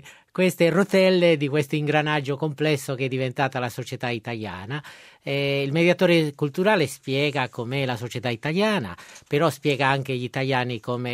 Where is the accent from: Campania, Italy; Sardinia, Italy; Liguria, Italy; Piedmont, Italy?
Sardinia, Italy; anche se io sono uno sardo.